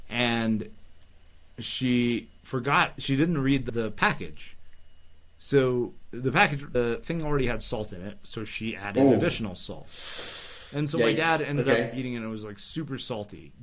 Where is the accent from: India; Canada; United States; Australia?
India; South India; but I'm South Indian, so I can say that.